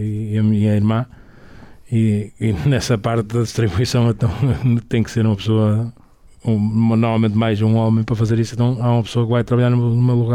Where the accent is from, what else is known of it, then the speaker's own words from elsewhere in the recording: Vila do Conde, Porto, Portugal; A gente depois é uma modalidade na minha terra, em Vila do Conde.